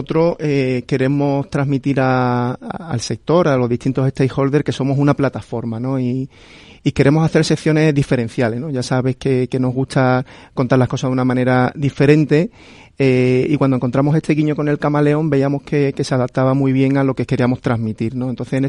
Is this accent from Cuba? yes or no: no; El Puerto de Santa María, Andalusia, Spain; yo soy de Cádiz, del puerto de Santa María.